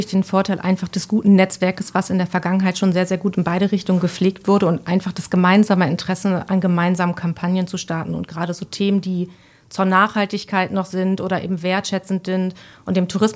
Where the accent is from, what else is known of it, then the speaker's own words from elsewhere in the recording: Bremen, Germany; so wir Bremer, wir nehmen viele Sachen gar nicht mehr so richtig wahr